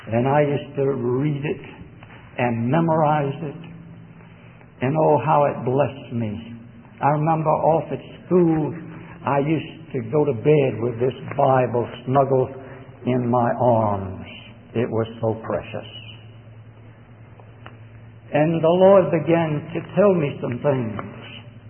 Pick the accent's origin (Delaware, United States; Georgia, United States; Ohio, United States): Georgia, United States; Augusta; now in Birmingham, United States; that only we Southerners can sing, especially Georgia crackers. I was brought up in Augusta, Georgia, and we now live in Birmingham, Alabama.